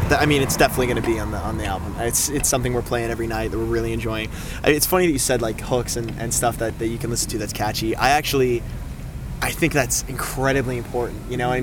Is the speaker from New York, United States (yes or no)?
no; Florida, United States; We're all from the East Coast. I'm from Florida.